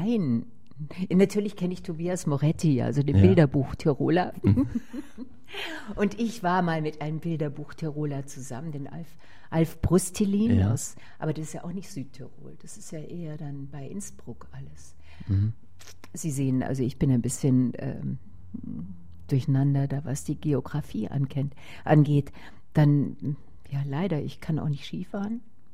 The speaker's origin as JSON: {"language": "German", "town": "Burghausen", "region": "Bavaria", "country": "Germany", "tie": "born there", "said": "Also ich bin ja in Burghausen geboren, ja."}